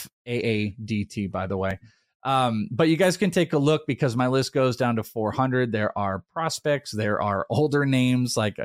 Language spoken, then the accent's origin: English; Wales, United Kingdom; For Bogman, I am Welsh.